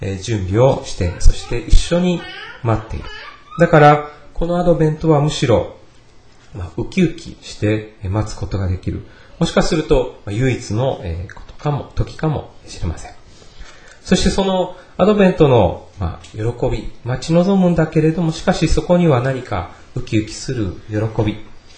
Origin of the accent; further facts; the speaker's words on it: Osaka, Japan; born there; 大阪で生まれたからかどうか分かりませんけれども、基本的に行列が嫌いな私です。